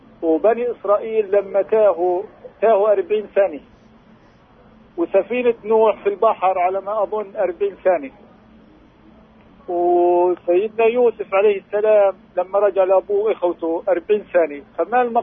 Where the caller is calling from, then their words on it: Hebron, West Bank, Palestine; أنا من الخليل متعوف